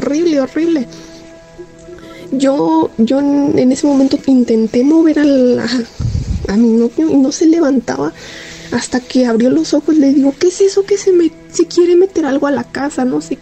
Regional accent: Mexico City, Mexico

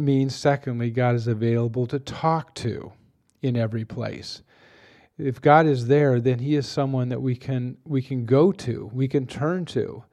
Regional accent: California, United States; that's the same moon that I grew up looking at in Southern California.

